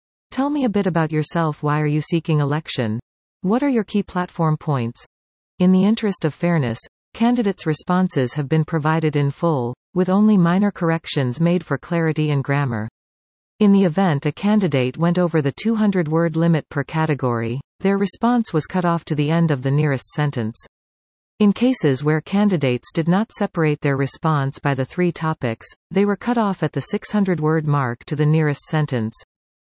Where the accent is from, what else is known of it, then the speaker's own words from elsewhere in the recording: Greater Sudbury, Ontario, Canada; I was born and raised here in Greater Sudbury and live in the Minnow Lake area.